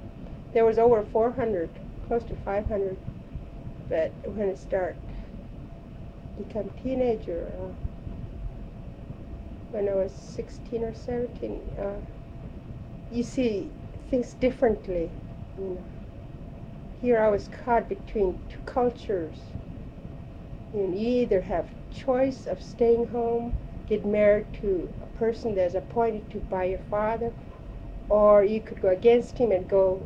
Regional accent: Nunivak Island, Alaska, United States; Actually, I was born in a little sod house in a lot of white people think we live in igloo.

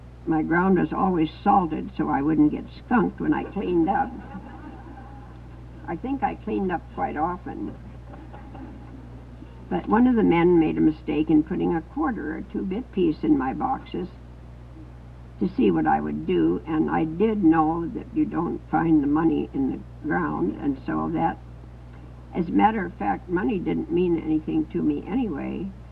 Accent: Dawson, Yukon, Canada; born there; My mother went to Circle to take the boat, and it happened to be going upriver, so I was born in Dawson at St. Mary's Hospital.

